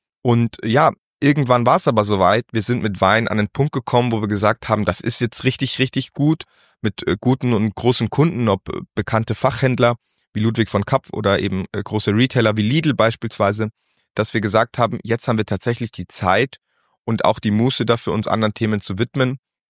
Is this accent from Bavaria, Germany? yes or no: yes; Dingolfing, Bavaria, Germany; born there; also born or lived in Spain / Munich / Hamburg; Also ich muss natürlich dazu sagen, ich bin hier geboren. Also ich bin gebürtiger Dingolfinger, war aber gar nicht so lange per se hier, sondern immer irgendwie unterwegs, ob im Ausland oder in Spanien oder in München oder in Hamburg.